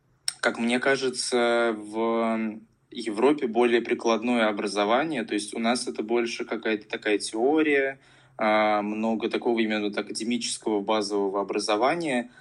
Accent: Moscow, Russia; Я москвич, поэтому сужу по Москве.

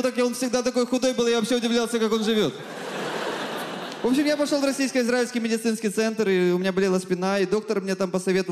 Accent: Odesa, Odesa Oblast, Ukraine; now in Moscow, Russia; Я действительно приезжий, но я приехал не из Зимбабве, я приехал из Одессы, я давно живу в Москве, я уже планирую понемножку получить российское гражданство.

